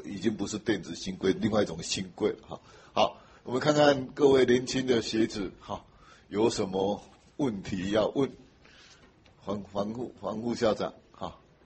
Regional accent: Taiwan; 开始用我们台湾话卡修

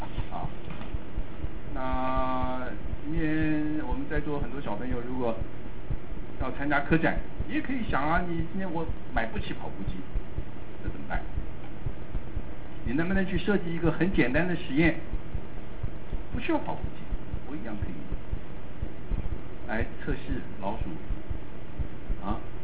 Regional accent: China; 其实我们中国人从来没有很认真的去研究它而已

